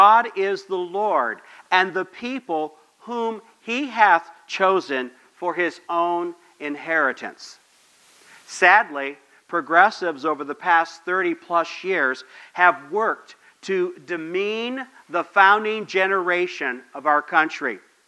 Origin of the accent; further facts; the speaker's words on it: United States; You and I are so spoiled to be born and raised in America